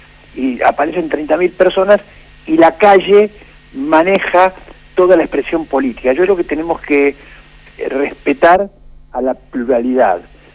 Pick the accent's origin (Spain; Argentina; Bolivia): Argentina; en 44 millones de personas que somos los argentinos